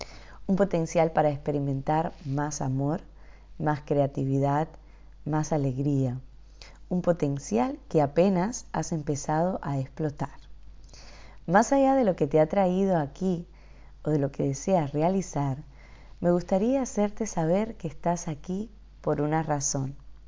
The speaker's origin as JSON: {"language": "Spanish", "region": "Havana", "country": "Cuba", "tie": "born there", "said": "como te he dicho antes, yo nací en La Habana, en Cuba, un país con muchísimas limitaciones, sobre todo de orden económico y de expresión."}